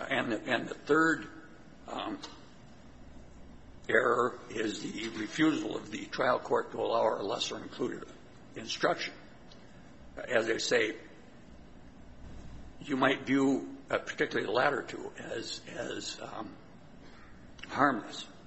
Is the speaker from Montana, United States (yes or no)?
yes; Helena, Montana, United States; I'm from Helena.